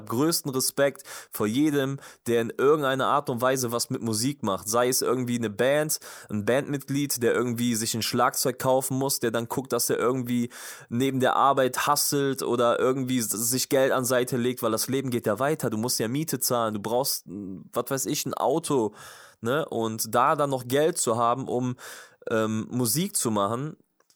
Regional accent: Bergisch Gladbach, North Rhine-Westphalia, Germany; Ich wohne inzwischen in Köln, bin aber auch in Bergisch Gladbach geboren. Also alles gut, ich mag Bergisch Gladbach, ich bin gerne dort geboren. Das ist auf jeden Fall der Ort, wo alles begann, wo ich geboren bin, wo ich herkomme.

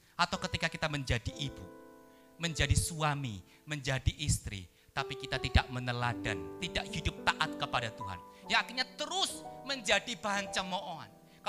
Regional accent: Wonogiri, Central Java, Indonesia; Saya orang Wonogiri, orang kampung, anak seorang janda yang hanya lulus SMP.

